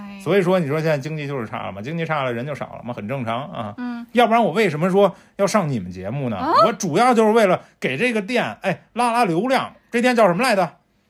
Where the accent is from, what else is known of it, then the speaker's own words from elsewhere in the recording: Beijing, China; 我是老北京人